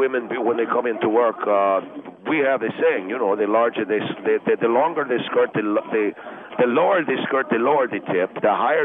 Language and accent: English; Argentina; now in United States; I come from Argentina originally. I have lived in the United States off and on for 5 years, but I have been in business both in Argentina and the United States.